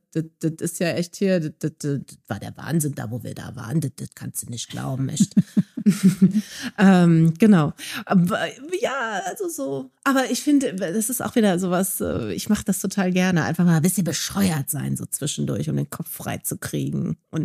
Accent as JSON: {"language": "German", "region": "North Rhine-Westphalia", "country": "Germany", "said": "Und ich bin ja aus dem Ruhrpott. Ich bin wirklich mit ganzem Herzen ein Ruhrpott-Kind."}